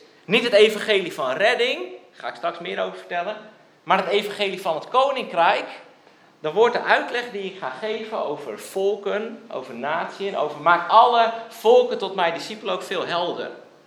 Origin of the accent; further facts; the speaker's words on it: IJmuiden, North Holland, Netherlands; En ik kom uit IJmuiden, dus dat is in Noord-Holland.